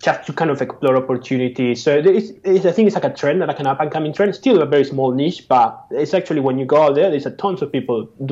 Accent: Argentina; we went to live in Southeast Asia a lot and some other countries in Europe. And I'm originally from Argentina

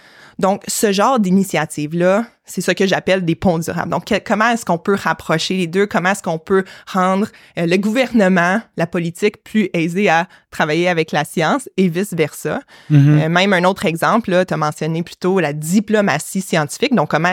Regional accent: Quebec City, Quebec, Canada; born there; moi, je suis née à Québec, mais mes parents sont venus il y a, bon, un peu plus que 30 ans maintenant, juste avant que je naisse à Québec.

